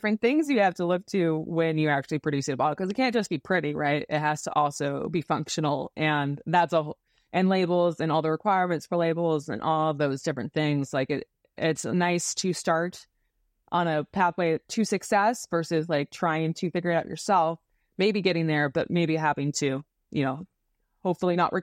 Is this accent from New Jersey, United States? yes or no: no; Oregon, United States; I'm from Oregon, and I had never really heard that very much.